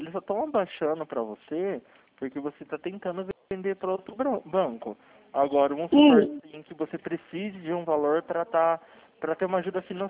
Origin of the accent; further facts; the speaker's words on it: Campinas, São Paulo, Brazil; Eu sou aqui de Campinas, São Paulo